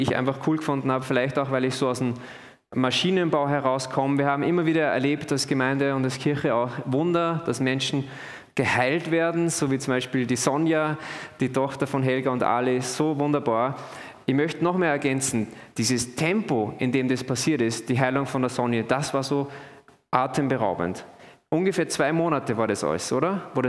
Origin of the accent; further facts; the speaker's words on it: Austria; bei uns als Österreicher